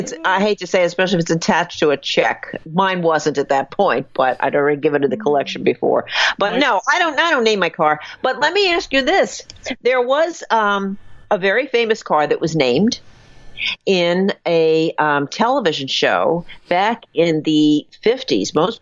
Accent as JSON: {"language": "English", "town": "Long Branch", "region": "New Jersey", "country": "United States", "tie": "born or raised there", "said": "If I went back to my home state, in my hometown, in New Jersey, I wouldn't care what a pizza costs because, A, I'm there. B, it is the best. Long Branch, New Jersey pizza, I think, is some of the best pizza."}